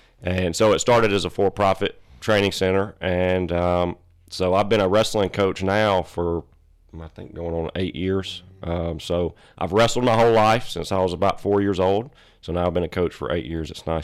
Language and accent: English; Bremen, Georgia, United States; I was born and raised in Bremen, Georgia, graduated from Bremen High School